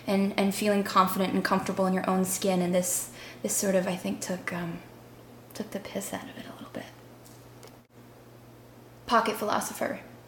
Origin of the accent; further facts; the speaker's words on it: Nashua, New Hampshire, United States; born there; Mike didn't know that I was born in Nashua, New Hampshire, and the river actually runs right through Nashua.